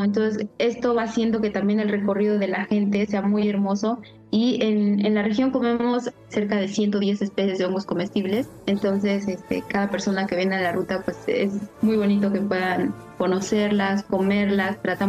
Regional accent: Oaxaca, Mexico; inicié haciéndolo yo con las autoridades de mi pueblo, pero municipios cercanos como Santo Tomás Ocotepec, San Miguel el Grande, entre otros municipios forestales de esta parte de Oaxaca

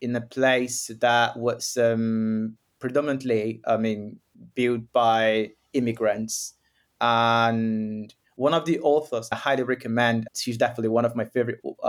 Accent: Rio de Janeiro, Brazil; now in São Paulo, Brazil; nowadays my accent is completely mixed because I've been here in São Paulo for about 9 years, and I'm from Rio de Janeiro, which is a completely different city.

